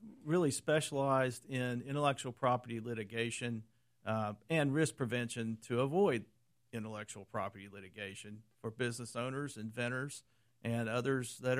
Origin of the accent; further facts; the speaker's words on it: Chattanooga, Tennessee, United States; I'm a native Chattanoogan.